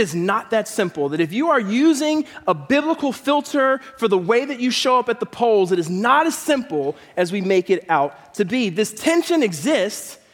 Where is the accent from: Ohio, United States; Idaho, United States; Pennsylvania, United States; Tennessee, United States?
Pennsylvania, United States; Philadelphia; where I grew up in Philadelphia.